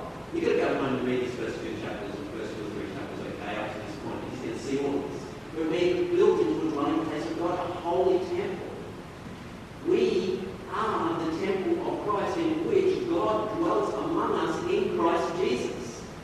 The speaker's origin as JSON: {"language": "English", "country": "Australia", "said": "I'm Australian."}